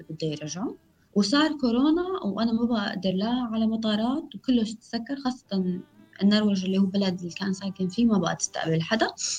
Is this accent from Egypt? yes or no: no; Syria; فبس كوني لاجئة سورية فصوتي ما نسمع